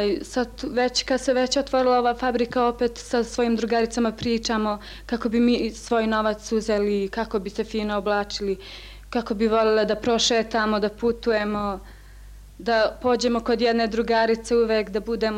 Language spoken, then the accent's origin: Serbian; Plav, Montenegro; rodom sam iz Plava